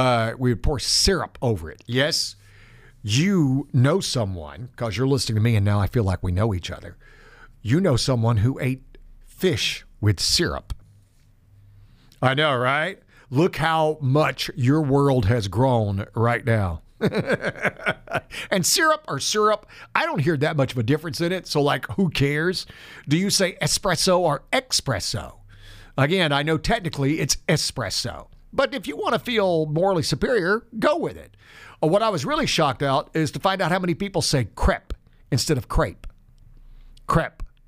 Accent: the South, United States; now you have to understand, I grew up in the South. We don't have salmon in the South. It's just not something that you fish. In fact, the only salmon I ever saw growing up came out of a can.

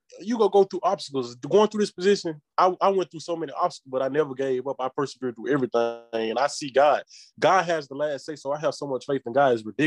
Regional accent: Earl, Arkansas, United States; I'm from Earl, Arkansas. I currently serve on the city council out here in Earl, Arkansas. I'm 22 years old.

